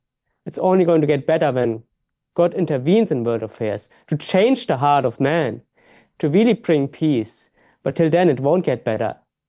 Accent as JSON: {"language": "English", "country": "Germany", "tie": "born or raised there", "said": "And I grew up in Germany"}